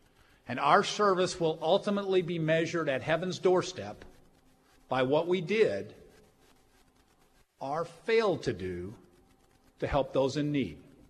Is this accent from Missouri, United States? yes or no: no; DeSoto, Texas, United States; Growing up in DeSoto, I went to Central Elementary School.